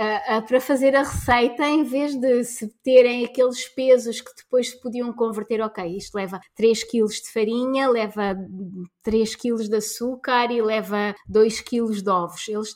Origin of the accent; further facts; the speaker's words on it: Lisbon, Portugal; quando vou ao Porto, eu sou de Lisboa